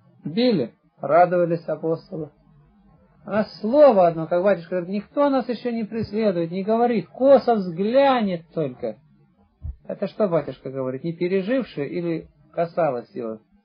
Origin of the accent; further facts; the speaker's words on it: Barnaul, Altai Krai, Russia; Я, например, с Алтайского края. Угу. Там жил сын пастуха. Отец у нас многодетный, 10 детей, без руки. Всю жизнь пастухом был, мы выросли в степи.